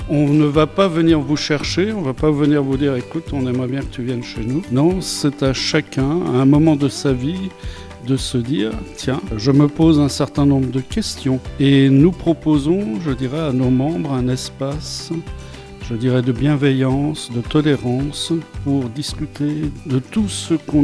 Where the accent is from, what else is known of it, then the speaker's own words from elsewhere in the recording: France; je suis, en tant que Français, personnellement bien content d'être franc-maçon en Suisse